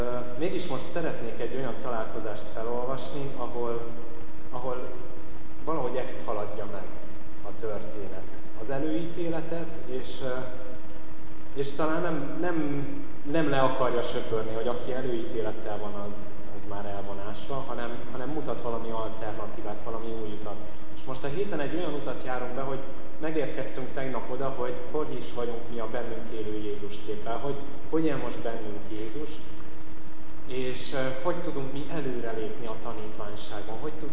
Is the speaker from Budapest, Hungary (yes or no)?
yes; Budapest, Hungary; amikor mi Újpesten laktunk, gyerekkorom nagy részét Újpesten éltem, és hát ugye egyre inkább bővült Káposztás megyer.